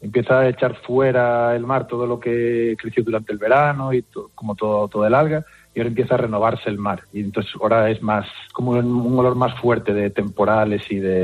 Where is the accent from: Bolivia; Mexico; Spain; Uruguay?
Spain; Galicia; Está al abrigo de Monte Louro, que es el monte icónico de mi pueblo, y es una playita muy resguardada, muy protegida